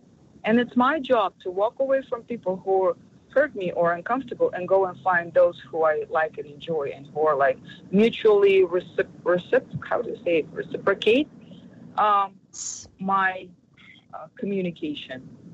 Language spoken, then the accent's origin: English; Kazakhstan; first language Russian; English is a second language; I'm from another country, living in this country. I'm from Kazakhstan. My first language is Russian